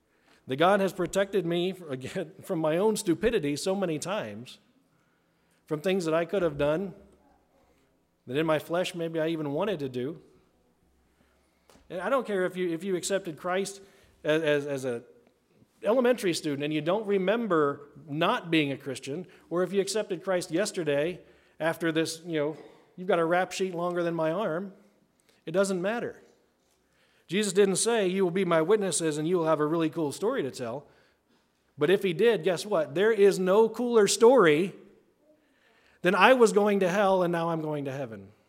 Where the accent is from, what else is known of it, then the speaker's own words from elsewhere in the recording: Maryland, United States; when I grew up, the church I grew up in Maryland, every Sunday evening there was testimony time.